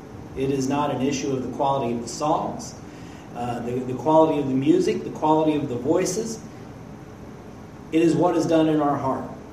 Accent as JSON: {"language": "English", "country": "United States", "tie": "born there", "said": "But as for myself, I was born in America."}